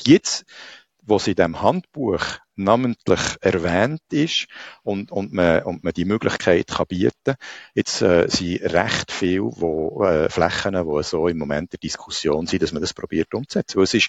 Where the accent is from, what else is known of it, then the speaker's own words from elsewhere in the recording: Switzerland; und zwar läuft es bei uns in der Schweiz so